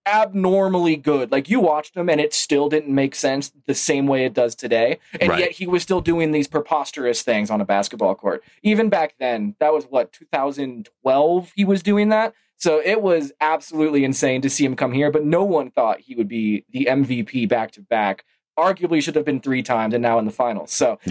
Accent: Los Angeles, California, United States; Born and raised Lakers fan, watching Derek Fisher hit 0.3 second shots, growing up on Kobe. That was my entire childhood. Kobe ran LA, and that was everything that we ever knew

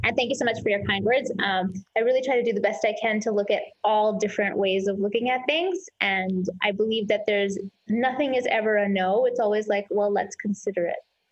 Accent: New York, United States; I was born and raised in New York. I did my undergrad, I did my med school. I did residency in New York.

